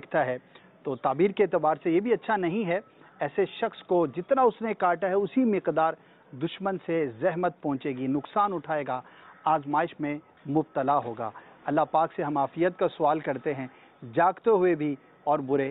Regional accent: Lala Musa, Punjab, Pakistan; اور میں لالا موسیٰ پنجاب سے ہوں.

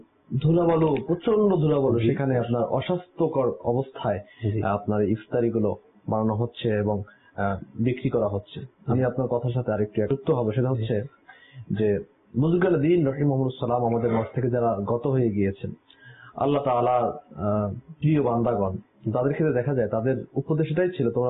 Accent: Barisal, Barisal Division, Bangladesh; আমার বাড়ি যেহেতু বরিশাল, আমি ওই হিসাবে আপনাকে সদর ঘাটের কথাই একটু এক্সপিরিয়েন্স বলতে চাই।

